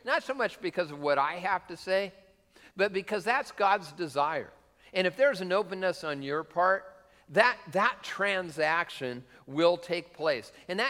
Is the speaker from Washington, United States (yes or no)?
yes; Tacoma, Washington, United States; Hey, I'm not from the east side, I'm from Tacoma. You know?